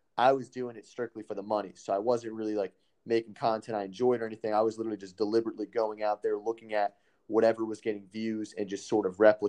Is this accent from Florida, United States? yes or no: yes; Florida, United States; Yeah. South Florida.